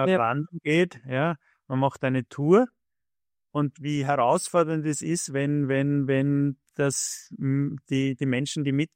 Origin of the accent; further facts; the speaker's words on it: Vienna, Austria; Ich bin in Floridsdorf aufgewachsen, bei der Schwarzlag genau.